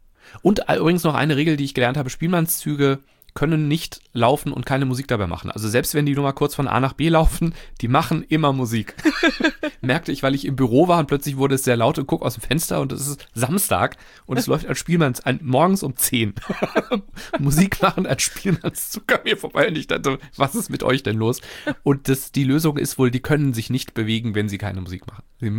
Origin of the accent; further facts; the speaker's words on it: Hesse, Germany; als Hesse